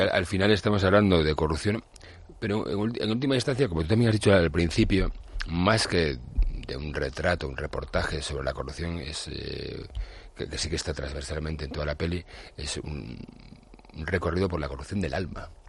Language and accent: Spanish; Galicia, Spain; en mi tierra, en Galicia